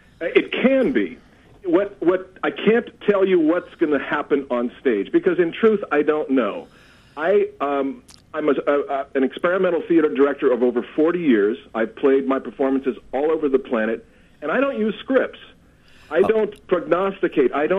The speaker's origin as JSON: {"language": "English", "town": "San Francisco", "region": "California", "country": "United States", "said": "And but really, my heart, I'm from San Francisco."}